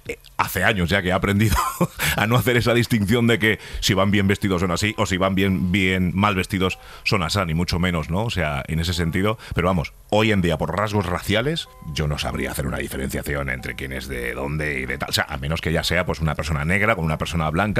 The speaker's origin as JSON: {"language": "Spanish", "town": "Torrejón de Ardoz", "region": "Community of Madrid", "country": "Spain", "tie": "born or raised there", "said": "yo crecí en Torrejón de Ardoz, en la época, además, donde estaban los afroamericanos."}